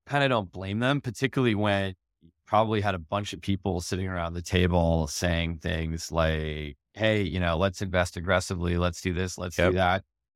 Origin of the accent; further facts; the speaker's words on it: East Coast, United States; now in San Francisco, United States; But I grew up on the East Coast, so you're not going to convert me back, unfortunately.